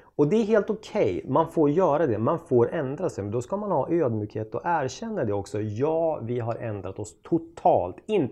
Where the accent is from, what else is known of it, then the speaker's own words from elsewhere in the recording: Östersund, Jämtland County, Sweden; Det är inget hippt att åka upp till Östersund där jag kommer ifrån.